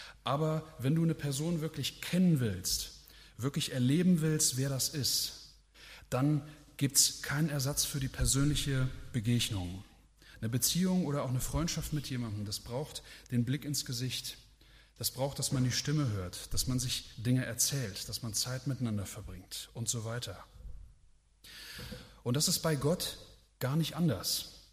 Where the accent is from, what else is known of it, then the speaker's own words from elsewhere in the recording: Hesse, Germany; da gab es damals eine christliche Jugendwoche bei uns zu Hause in Hessen.